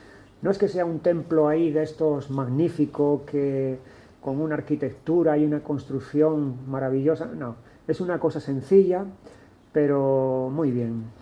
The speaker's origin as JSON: {"language": "Spanish", "town": "Córdoba", "region": "Andalusia", "country": "Spain", "said": "por estos días que pude estar en mi patria chica, en Córdoba."}